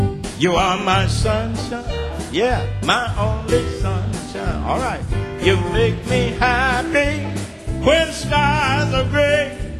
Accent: Mississippi, United States; Now, ladies and gentlemen, I'm from Mississippi. Mississippi, way down in the USA.

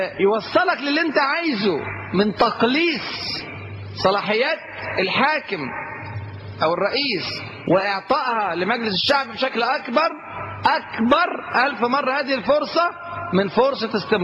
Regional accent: Egypt; عندنا في مصر، ترشح اللي يختاره الشعب

